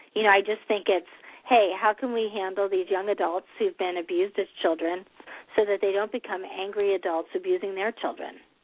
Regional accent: San Francisco, California, United States; born there; I was born in San Francisco, and I don't know the details because the files are locked.

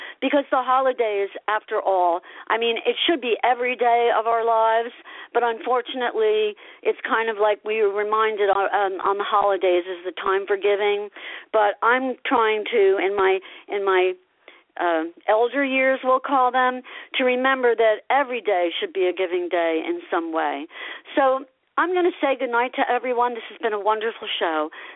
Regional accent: Asbury Park, New Jersey, United States; because I grew up in Asbury Park, and I was a troubadour running around the streets with my guitar

